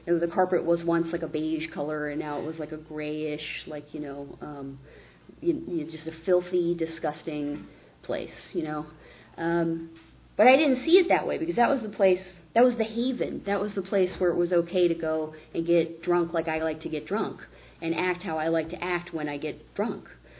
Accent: Arlington, Virginia, United States; partially because I never left Arlington. I grew up in Arlington, Virginia.

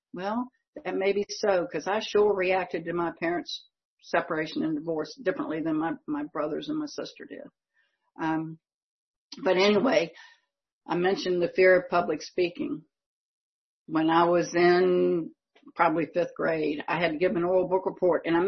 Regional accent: Colonial Heights, Virginia, United States; accent: Philadelphia; also born or lived in Pennsylvania / Germany; I was born outside of Philly, and I know I sound like that today.

